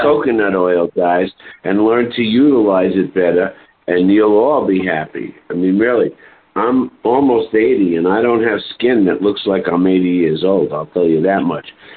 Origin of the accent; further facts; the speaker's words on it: Florida, United States; When I was a child growing up in the Keys in the late 40s and early 50s, my brother and I could climb those trees and get a coconut.